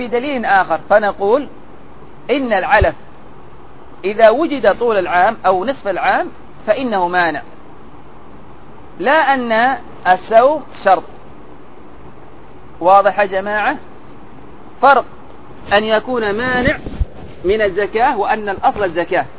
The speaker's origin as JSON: {"language": "Arabic", "region": "Hadramaut", "country": "Yemen", "said": "عندنا هنا في اليمن في بعض البادية هنا عندنا في حضرموت"}